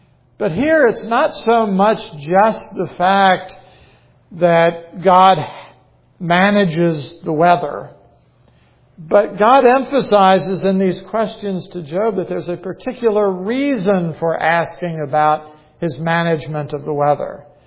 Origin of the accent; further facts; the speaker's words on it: Maryland, United States; also born or lived in Ohio; When growing up in the East Coast in Maryland and then pastoring in Ohio, we saw a lot of snow.